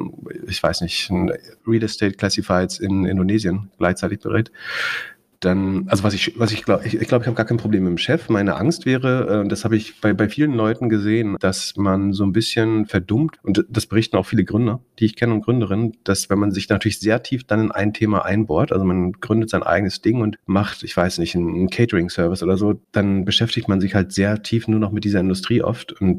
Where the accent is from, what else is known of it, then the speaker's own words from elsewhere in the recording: Greifswald, Mecklenburg-Vorpommern, Germany; Ja, ich bin tatsächlich da Native in Greifswald gewesen.